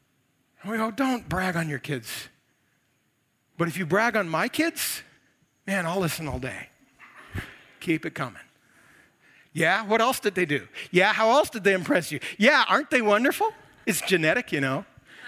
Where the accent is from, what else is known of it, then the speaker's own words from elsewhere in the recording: United States; But I know the score, and I'm an American.